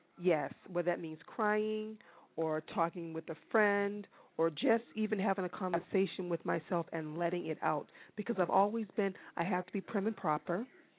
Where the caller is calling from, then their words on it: Massachusetts, United States; I'm calling from Massachusetts.